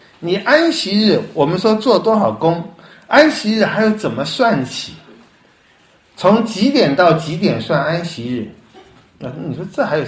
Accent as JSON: {"language": "Chinese", "country": "Taiwan", "said": "有一年美国我们在台湾翻太空人，你们翻宇航员是吧？"}